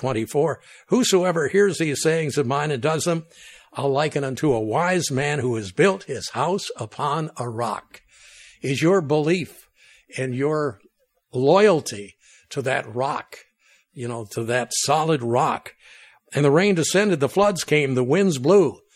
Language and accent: English; New York, United States; I'm a New Yorker, but I grew up in the other end of the state, closer to Niagara Falls and Toronto and places like that.